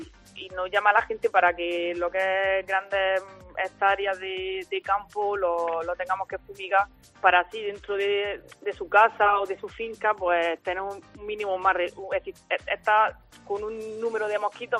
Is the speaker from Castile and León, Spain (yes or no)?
no; Motril, Andalusia, Spain; born or raised there